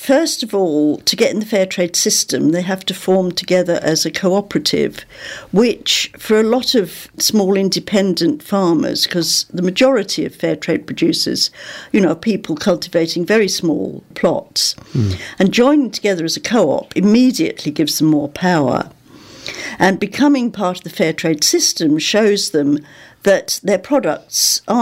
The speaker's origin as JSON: {"language": "English", "town": "Bradford-on-Avon", "region": "South West England", "country": "United Kingdom", "said": "I don't come from Bristol. I come from Bradford-on-Avon, which is a fair trade town."}